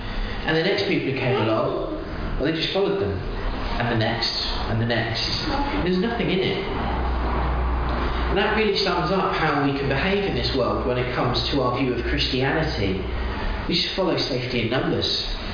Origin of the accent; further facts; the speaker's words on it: United Kingdom; as British people, I think we're all British, we love a queue.